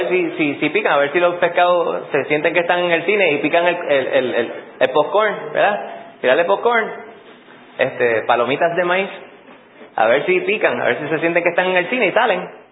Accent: Puerto Rico; Yo entendería, como buen puertorriqueño

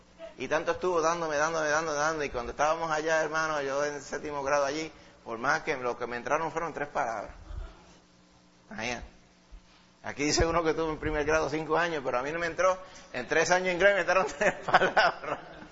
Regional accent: Santo Domingo, Distrito Nacional, Dominican Republic; now in Puerto Rico; yo me crié en Santo Domingo y en Santo Domingo yo sabía la inglés, sabía tres palabras, father, mother y roof, tres palabras. Cuando llegué a Puerto Rico

